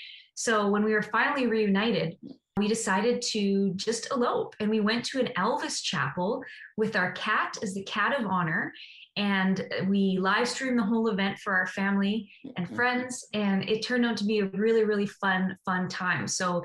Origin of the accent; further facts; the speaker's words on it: Winnipeg, Manitoba, Canada; I'm from Winnipeg, Manitoba